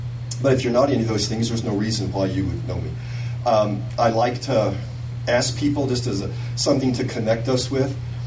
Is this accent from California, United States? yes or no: no; Oklahoma City, Oklahoma, United States; I was an attorney in Oklahoma. I am from Oklahoma City.